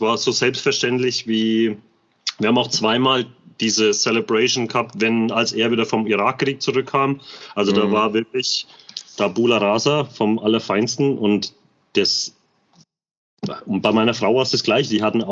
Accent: Bamberg, Bavaria, Germany; Und vor allem, wir sind halt damit aufgewachsen. Bei uns in Bamberg waren war US-Kaserne

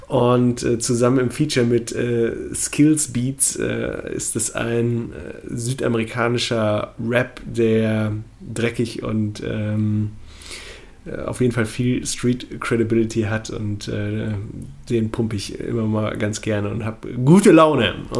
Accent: North Rhine-Westphalia, Germany; ich bin ja aus Nordrhein-Westfalen ursprünglich

